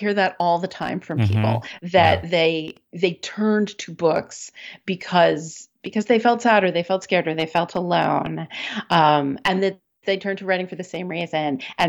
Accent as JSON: {"language": "English", "region": "Maryland", "country": "United States", "tie": "born or raised there", "said": "Yeah, I mean, for sure. I was always reading a book. I am still always reading a book. I'm still that kid."}